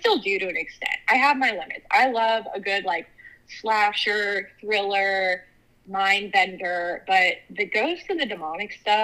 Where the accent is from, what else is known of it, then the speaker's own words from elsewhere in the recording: Michigan, United States; and I grew up in Michigan, so we were on prior indigenous land on the west side of the state around a place called Manistee.